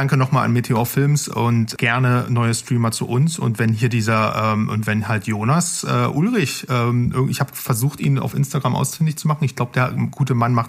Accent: Saxony, Germany; Ich komme aus der Oberlausitz, Leute.

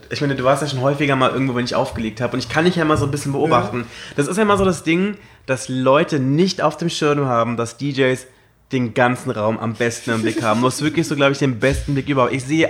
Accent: Berlin, Germany; Dann sage ich so, ich bin aus Deutschland. Und woher? Berlin.

